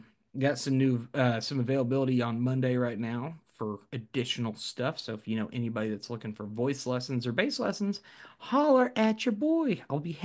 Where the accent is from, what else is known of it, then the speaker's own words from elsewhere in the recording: Liverpool, North West England, United Kingdom; And I said, we're Scouse. We're not English, we're Scouse.